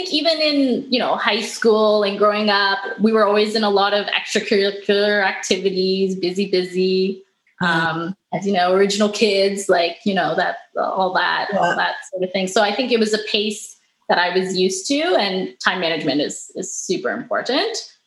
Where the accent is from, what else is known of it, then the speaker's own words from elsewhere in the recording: Canada; I realized I'm an outsider from Canada coming to this African nation.